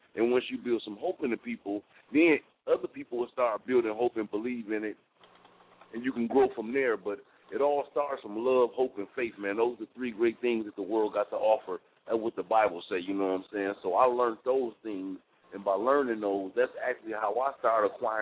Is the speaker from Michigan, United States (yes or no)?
yes; Flint, Michigan, United States; But, you know, I'm from Flint, you know, it's a small city, so we crabs in the bucket.